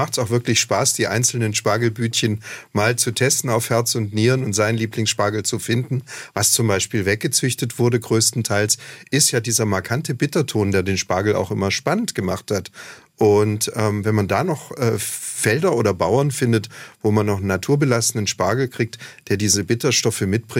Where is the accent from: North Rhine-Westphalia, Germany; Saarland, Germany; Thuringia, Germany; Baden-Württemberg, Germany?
Baden-Württemberg, Germany; Ravensburg; Naja, ich bin in Ravensburg aufgewachsen.